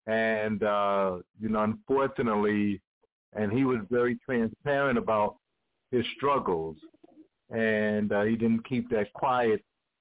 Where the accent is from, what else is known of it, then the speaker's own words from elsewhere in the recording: New York, United States; now in Atlanta, United States; and I'm from New York. You know, I live in Atlanta now, but I'm from New York.